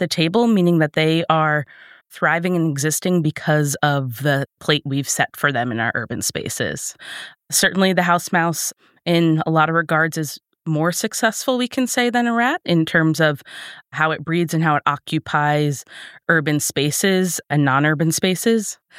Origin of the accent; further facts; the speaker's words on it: New York, United States; I grew up in a house that was abutting railroad tracks